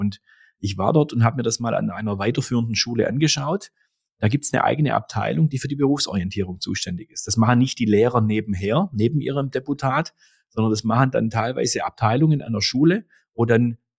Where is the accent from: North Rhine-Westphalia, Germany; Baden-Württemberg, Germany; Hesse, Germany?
Baden-Württemberg, Germany; Heidenheim; war dieser Tage in meiner Heimat in Heidenheim